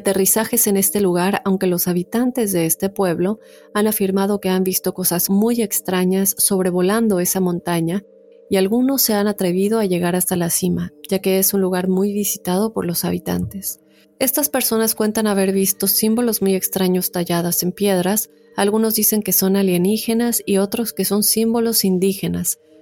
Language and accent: Spanish; Colombia; me han contado muchas historias sobre un pueblo en mi país, Colombia